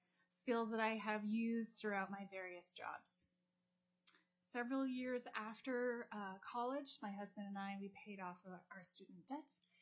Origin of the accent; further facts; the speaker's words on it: Seattle, Washington, United States; moved away as an adult; also born or lived in Utah; now in Alaska, United States; I was born in Utah. I was raised in Seattle. And in high school, I was an exchange student to Denmark. And I still remain very close with my host family. I moved to Alaska in 1995.